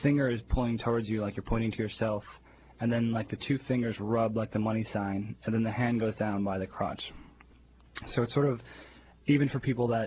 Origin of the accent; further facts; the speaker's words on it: New York, United States; I'm from New York, I've never seen anything like this in New York.